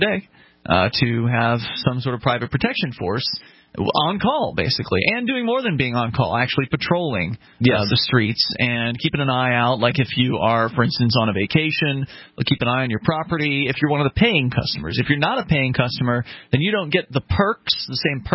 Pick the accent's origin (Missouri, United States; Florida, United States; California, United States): Florida, United States; when I was growing up in Florida, in the suburbs, there was, like, obvious neighborhoods, so they have walls around them